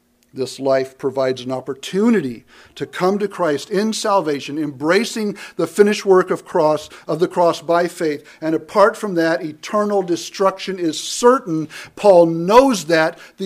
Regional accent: United States; born there; I'm thankful that by God's grace I was born in America

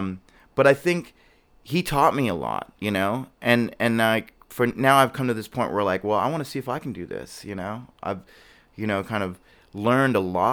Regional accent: Hawaii, United States; One thing growing up in Hawaii as a teenager was like, there's nothing to see.

